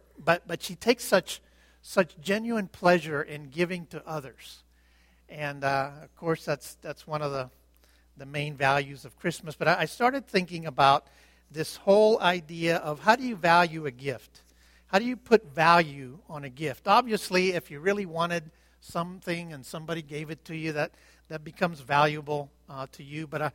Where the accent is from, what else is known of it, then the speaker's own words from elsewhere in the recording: Cuba; When I was a little boy growing up in Cuba